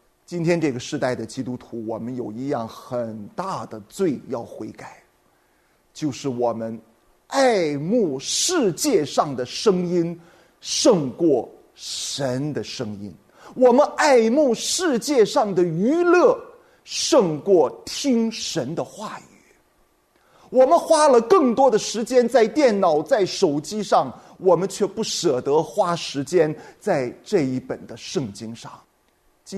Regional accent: China; 那对于我们中国人来说，先知就是比一般的人预先知道未来的人，

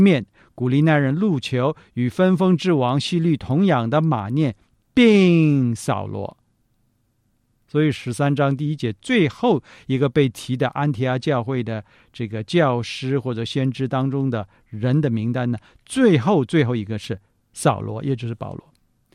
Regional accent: China; 或者用我们中国人比较这个容易明白的话

